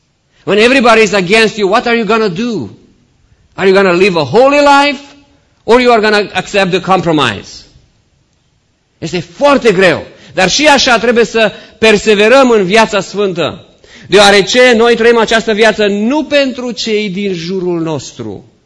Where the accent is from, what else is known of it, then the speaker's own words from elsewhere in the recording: Romania; now in United States; dacă ești creștin, mai ales că suntem români, noi avem modul nostru, felul nostru de a ne, de a practica credința.